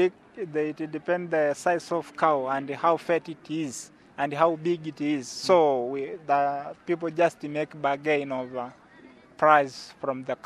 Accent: Mesrani, Arusha, Tanzania; I come from Mesrani village.

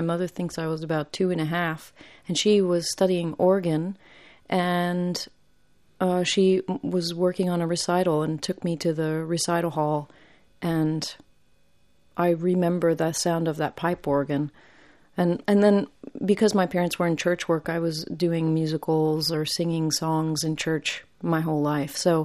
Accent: Ypsilanti, Michigan, United States; also born or lived in Arkansas; I actually moved around a lot. I was born in Arkansas, and my family moved. I've lived in 9 different states. So I lived in Michigan perhaps the longest

